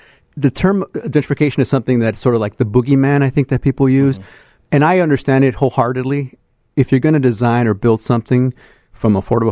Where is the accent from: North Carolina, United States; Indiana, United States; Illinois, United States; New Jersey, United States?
Illinois, United States; Chicago; I'm from South Chicago. It was the original port of entry for Mexican-Americans.